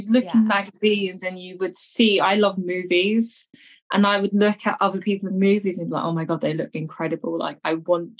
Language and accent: English; London, United Kingdom; I am from London, UK, England.